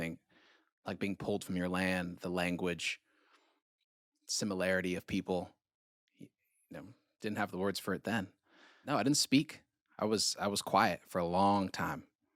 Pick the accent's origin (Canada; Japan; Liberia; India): Liberia; Monrovia, Montserrado; now in United States; I live in Appalachia, so like that tail end down in Tennessee, and I'm from West Africa, Liberia, capital city, Monrovia.